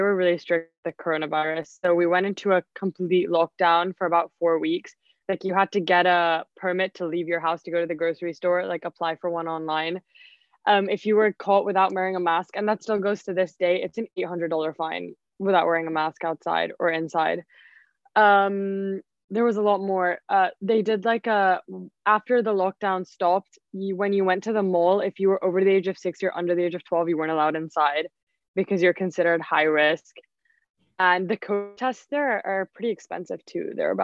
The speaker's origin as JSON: {"language": "English", "region": "Dubai", "country": "United Arab Emirates", "said": "And then I'm actually from Dubai in the United Arab Emirates"}